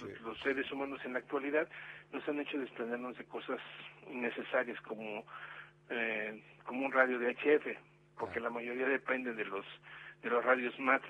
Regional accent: Mexico; Bueno, como radioaficionado, pues como ciudadano mexicano, pues, somos hermanos latinoamericanos.

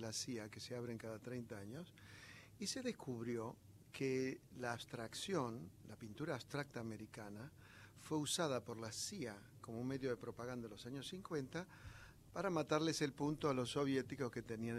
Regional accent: Córdoba, Argentina; yo soy cordobés, la Argentina está en el culo del mundo.

